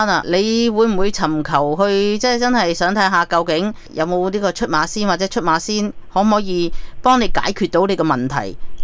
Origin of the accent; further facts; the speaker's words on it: China; 咁但系如果调翻转我哋中国人啦、啊、我哋所信嘅就观音啊呢啲，